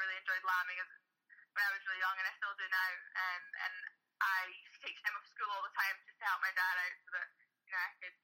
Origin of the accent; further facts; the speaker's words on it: Scotland, United Kingdom; Yeah, I grew up in a really rural place in the Scottish Borders. Kind of the closest well, small village was 3 miles away, and then the closest shop was half an hour away.